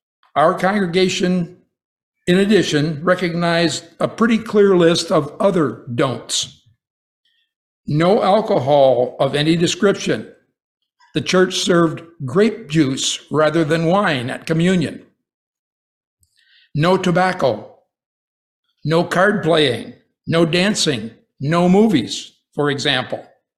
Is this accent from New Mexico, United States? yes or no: no; Binghamton, New York, United States; I was born in Binghamton, New York, a small city near the Pennsylvania border, about halfway between New York City and Buffalo. We never lived in the city. I was brought up in a combination of small town and farming countryside.